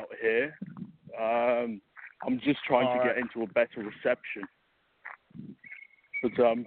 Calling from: Sydney, New South Wales, Australia; I'm calling from Sydney, Australia.

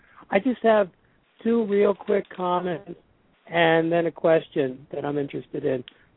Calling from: Lehighville, Pennsylvania, United States; from Lehighville, Pennsylvania Coffee Party.

